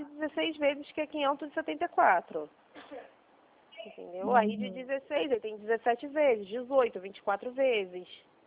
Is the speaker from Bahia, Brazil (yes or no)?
no; Bangu, Rio de Janeiro, Brazil; Eu sou aqui de Bangu, tá?